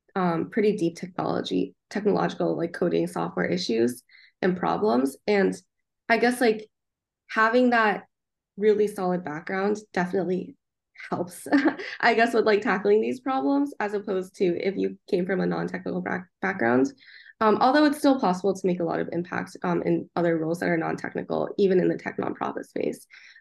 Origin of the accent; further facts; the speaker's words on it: New Hampshire, United States; the small town I was from New Hampshire, like I guess technology was not a big thing there. But moving to Silicon Valley was just like a huge game changer.